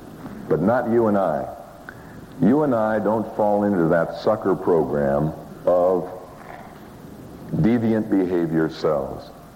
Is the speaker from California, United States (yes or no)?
yes; San Diego, California, United States; I look at Adelaide and it reminds me of San Diego, my hometown.